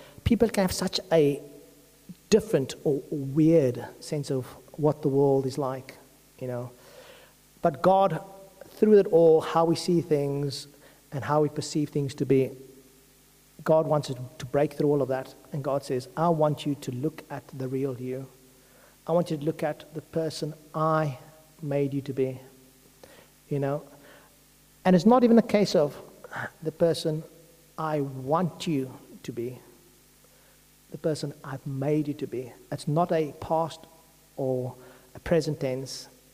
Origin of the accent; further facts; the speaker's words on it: South Africa; people come and say, oh, where are you from? Oh, I'm from South Africa.